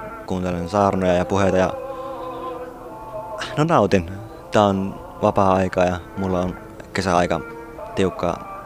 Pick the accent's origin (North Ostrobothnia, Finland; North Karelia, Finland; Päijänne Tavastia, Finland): North Ostrobothnia, Finland; Ii; mä oon Iistä. Se on pieni paikka Oulusta, vähän matkaa pohjoiseen.